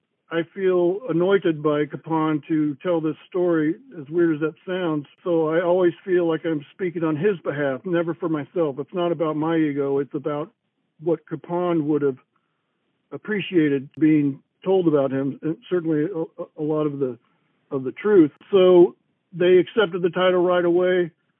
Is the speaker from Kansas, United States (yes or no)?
yes; Kansas, United States; when I heard he was from Kansas, my home state, I was even more intrigued.